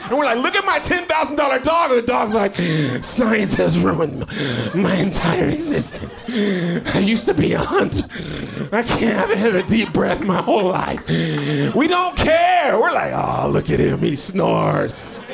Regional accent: Texas, United States; I'm from Texas and like, we really take unhealthy food to the max.

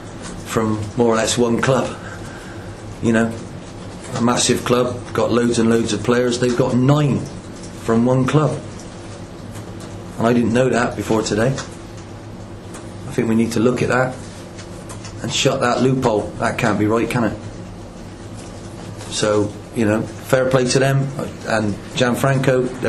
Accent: Bristol, South West England, United Kingdom; I come from Bristol, you know, and to me that makes total sense.

